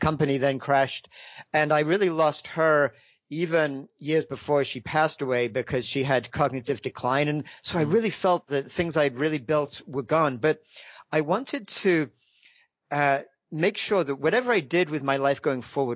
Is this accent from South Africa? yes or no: no; England, United Kingdom; moved away as an adult; now in United States; I actually grew up in England. Right. And I left England after I graduated from Cambridge around 21. I spent basically most of my life since then in the United States.